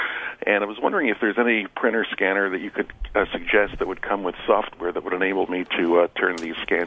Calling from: Pottstown, Pennsylvania, United States; Hi, I'm in Pottstown, Pennsylvania.

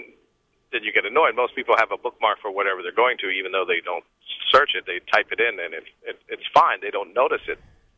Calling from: Fairport, New York, United States; Fairport, New York.

